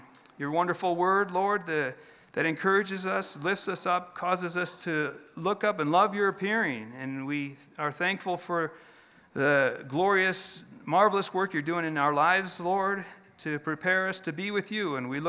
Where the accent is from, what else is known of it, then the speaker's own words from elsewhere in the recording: Chicago, Illinois, United States; I'm from Chicago area, and come out here and I didn't know anything.